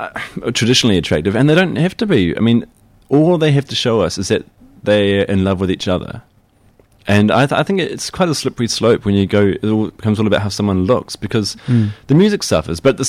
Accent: New Zealand; I love my hometown, I do, and New Zealand is a fantastic place to be. I mean, my little hometown, which will always be home for me

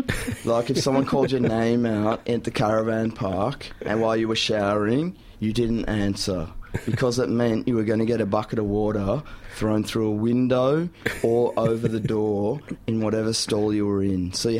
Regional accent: Yarraville, Victoria, Australia; I grew up in Yarraville in the 70s, so I can say stuff like this.

